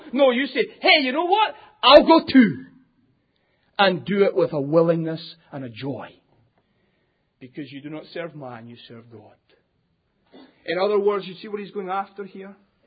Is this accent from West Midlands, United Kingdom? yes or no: no; Scotland, United Kingdom; And I confess to you, as a Scotsman, this one starts to just make it too painful.